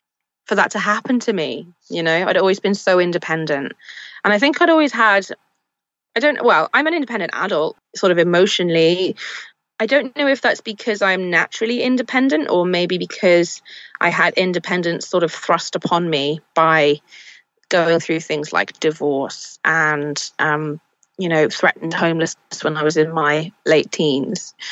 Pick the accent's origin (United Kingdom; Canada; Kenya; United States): United Kingdom; Wales; I grew up in South Wales, and I went to university, my first year of university, actually, I was based in Reading.